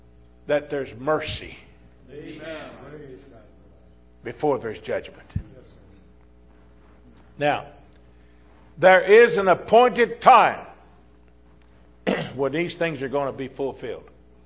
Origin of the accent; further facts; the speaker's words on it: Texas, United States; Now, I came from Texas.